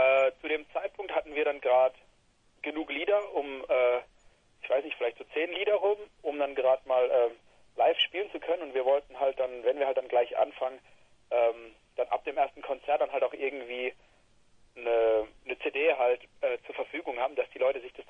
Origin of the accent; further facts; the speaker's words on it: Mosbach, Baden-Württemberg, Germany; now in Stuttgart, Germany; Aus dem Süden Deutschlands und ursprünglich aus der kleinen Stadt Mosbach.